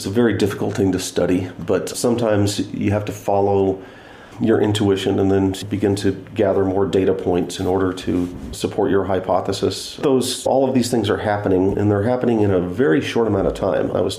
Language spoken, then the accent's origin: English; California, United States; I'd never heard of San Bernardino National Wildlife Refuge, but being a Californian, I knew where San Bernardino was